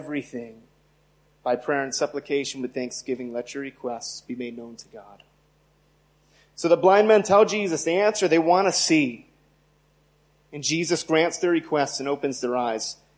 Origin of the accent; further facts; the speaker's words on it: United States; it hits a little different since I'm from America.